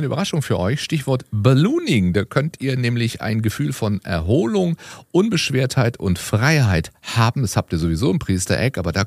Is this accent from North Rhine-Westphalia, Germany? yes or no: no; Baden-Baden, Baden-Württemberg, Germany; in Baden-Baden, wo ich groß geworden bin.